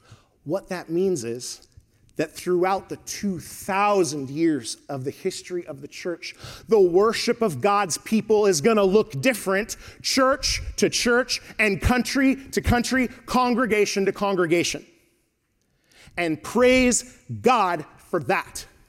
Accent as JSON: {"language": "English", "region": "California", "country": "United States", "tie": "born or raised there", "said": "See, I grew up in Southern California, and I did not grow up Southern Baptist, okay?"}